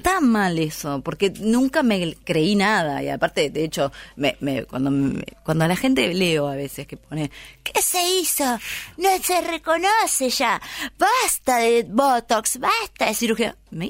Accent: Argentina; moved away; Y yo creo que me fui de Argentina, 2009, 2010 me fui.

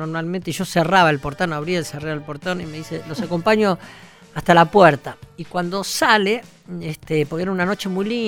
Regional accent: Mercedes, Argentina; que es de mi pueblo, Mercedes.

